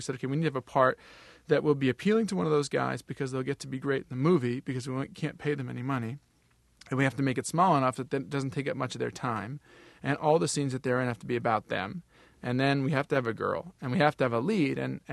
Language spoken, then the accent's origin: English; Cambridge, Massachusetts, United States; born or raised there